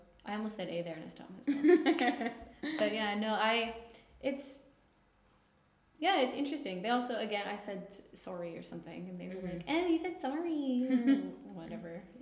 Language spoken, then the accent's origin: English; Canada; You have to take a bit of it. You can take core French, which is like the bare minimum.